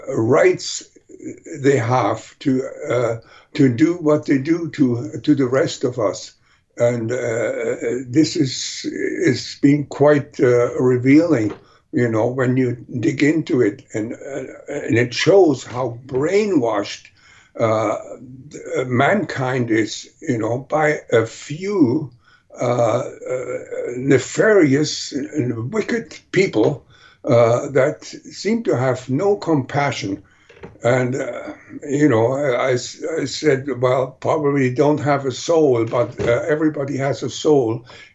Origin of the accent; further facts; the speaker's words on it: Germany; Yes, it was during the wartime. I remember quite a bit back to when I was under 3 years of age.